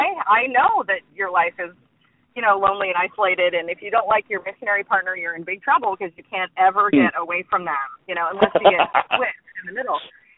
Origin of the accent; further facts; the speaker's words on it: Utah, United States; I'm a non-believer and I grew up in Utah and I actually know a lot about your faith.